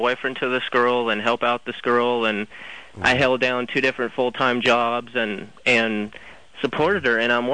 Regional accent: Texas, United States; Texas, actually.

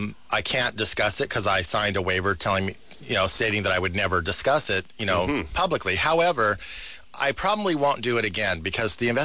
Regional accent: Burbank, California, United States; I'm from Burbank. I'm a local kid, you know, guy.

